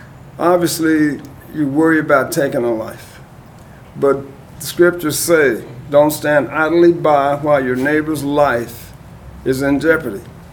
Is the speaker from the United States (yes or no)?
yes; the South, United States; I grew up in the Jim Crow South before civil rights.